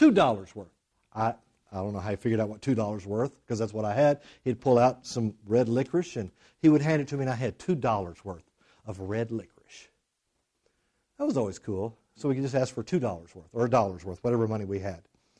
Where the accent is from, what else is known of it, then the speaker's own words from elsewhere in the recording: Lubbock, Texas, United States; also born or lived in Moorpark, California; I grew up mostly in Lubbock here, but for about 4 years. We lived after my mom remarried, she and the man who's my dad now, we moved to California.